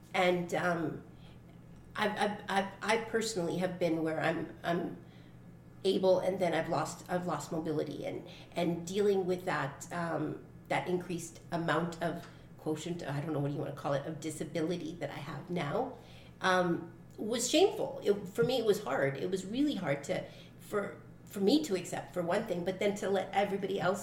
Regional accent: Canada; I mean, it's the polite thing. We're Canadian.

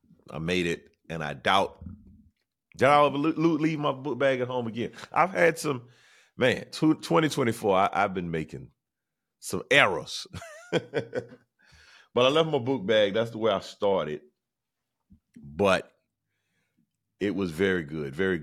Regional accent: Camden, South Carolina, United States; we went to the Carolina Cup, which is in my hometown of Camden, South Carolina

